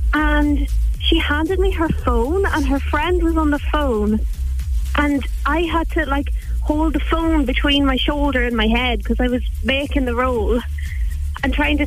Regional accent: Ballyshannon, Ulster, Ireland; I'm from Ballyshannon in Donegal.

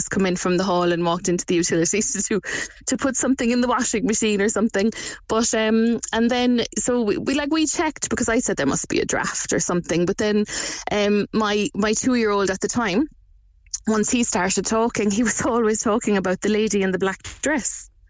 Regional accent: Blarney, County Cork, Ireland; And I said I was from Blarney

